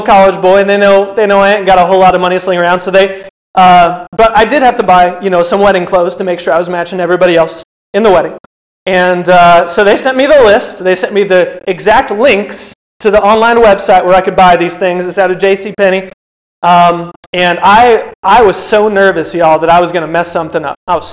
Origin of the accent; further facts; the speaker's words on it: Chattanooga, Tennessee, United States; So I come from Tennessee. I come from Chattanooga for the most part, and that's like right on the Georgia line.